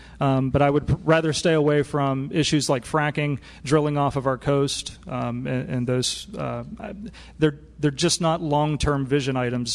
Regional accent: West Virginia, United States; from West Virginia, this is something that I've been paying attention to with folks that still live in my home state who've been talking about it.

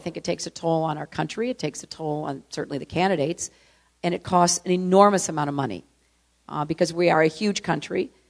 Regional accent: New York, United States; And speaking as a New Yorker, speaking as someone who represents, you know, our great immigrant tradition, it would cause havoc in my city

